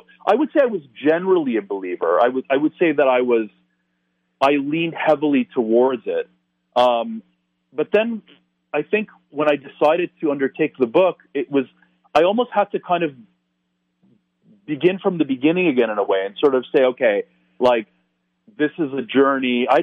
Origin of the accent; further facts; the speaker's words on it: Toronto, Ontario, Canada; unlike a place like Toronto, again my hometown, where it's not really part of the culture because we're not located near any kind of wilderness region, right?